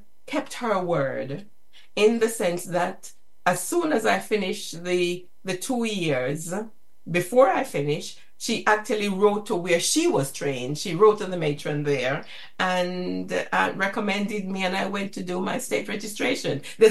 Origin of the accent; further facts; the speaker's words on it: Jamaica; No, I came from Jamaica from a low level in the civil service.